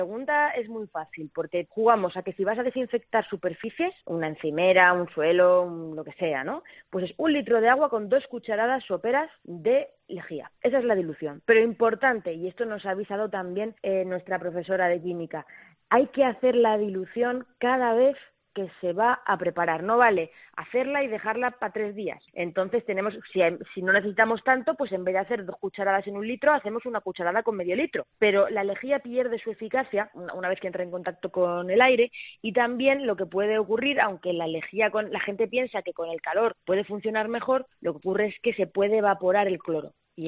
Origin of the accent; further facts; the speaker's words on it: Castilla-La Mancha, Spain; yo pensaba en mis paisanos manchegos, yo pensaba en los de mi pueblo, ¿no? La gente de mi pueblo, que igual no usa Instagram